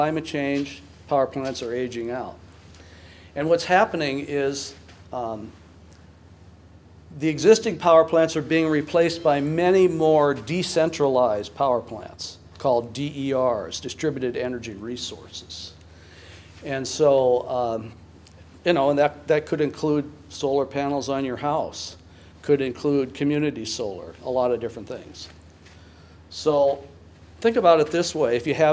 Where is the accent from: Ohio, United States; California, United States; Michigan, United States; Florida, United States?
Michigan, United States; I'm from Benzie County, and I was the CEO at Crystal Mountain for about 35 years.